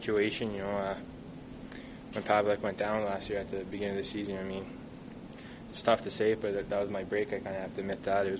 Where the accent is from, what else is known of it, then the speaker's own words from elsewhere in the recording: Toronto, Ontario, Canada; I'm from Toronto, right? So I went to St. Mike's